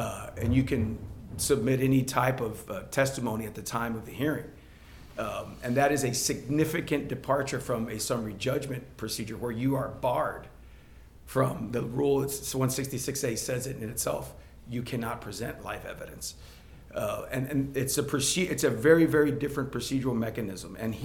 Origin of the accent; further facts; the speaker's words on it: Dunn, Texas, United States; which is my hometown, by the way.